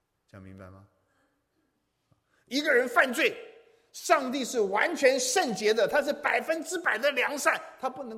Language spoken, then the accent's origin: Chinese; China; 我们中国人因为受到佛教影响很大，我们一天到晚想什么？功德，对不对啊？